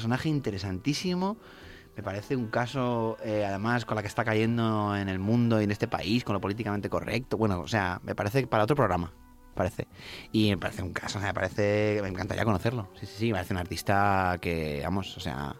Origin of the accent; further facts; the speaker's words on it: Albacete, Castilla-La Mancha, Spain; Yo soy de Albacete, ¿vale?